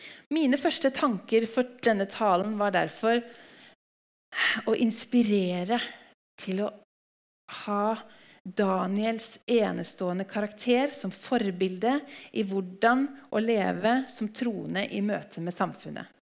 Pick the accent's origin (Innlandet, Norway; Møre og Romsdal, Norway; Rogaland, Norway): Innlandet, Norway; Hamar; I ungdomsmiljøet der jeg vokste opp, på Hamar, så var det mange bra, stødige ungdommer.